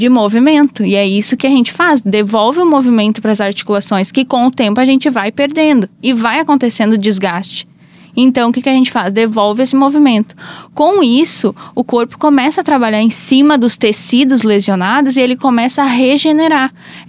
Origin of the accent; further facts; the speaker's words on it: Taquari, Rio Grande do Sul, Brazil; Não, sou natural de Itaquari.